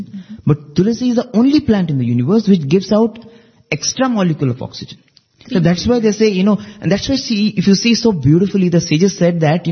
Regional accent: Odisha, India; In fact, I come from Orissa and I know, you know, they revere tulsi.

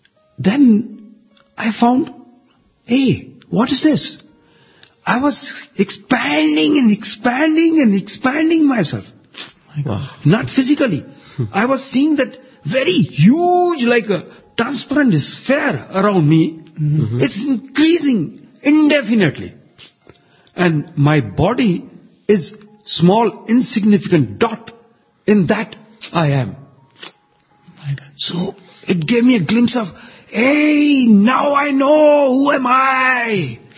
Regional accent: India; I am so and so, I am an engineer, engineer is my profession. I am an Indian, is the nationality.

